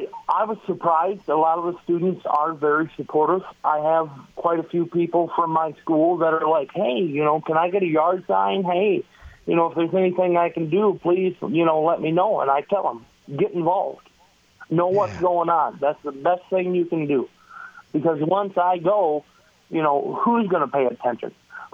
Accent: Eagle, Idaho, United States; I was raised in the Eagle area. I mean, my grandparents live out in Eagle, and we do own a family farm. So I was definitely raised the country lifestyle.

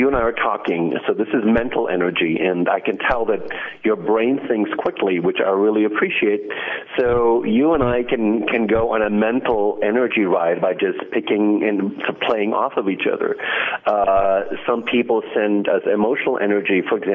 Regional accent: Germany; And I'm originally from Germany, so he said that's part of your German upbringing.

